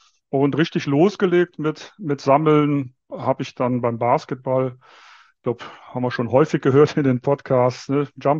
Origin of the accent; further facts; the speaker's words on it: Viersen, North Rhine-Westphalia, Germany; born there; now in Munich, Germany; Ich komme natürlich aus dem Rheinland. Bin in der Nähe von Düsseldorf geboren, in Viersen, weiß nicht, wer das kennt. Ja, knapp neben Gladbach.